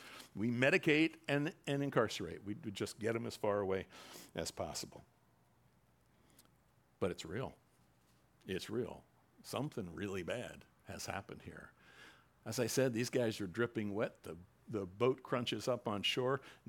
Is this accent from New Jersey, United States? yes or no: yes; New Jersey, United States; Or, you know, growing up in Jersey, there was always stories about the Hook, right?